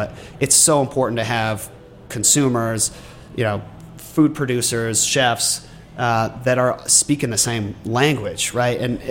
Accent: Vermont, United States; I come from Vermont, the dairy state

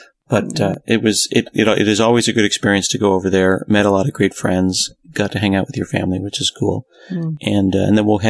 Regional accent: Oregon, United States; born there; I was born in Oregon, you know, I don't know what it is in Celsius, but room temperature for me is about 65. You know, I grew up sleeping with the windows open.

